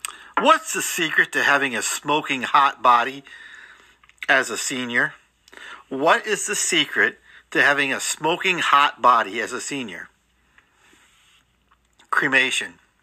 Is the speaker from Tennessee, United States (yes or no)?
no; Akron, Ohio, United States; also born or lived in Cleveland, Ohio; Who would ever thought … growing up in Cleveland, Ohio, and then Akron, Ohio, would have a book available through Walmart.com.